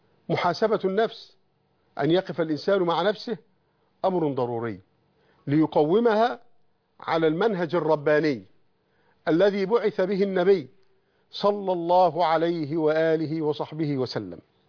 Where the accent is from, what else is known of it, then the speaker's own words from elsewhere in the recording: Egypt; وأخص بلدنا مصر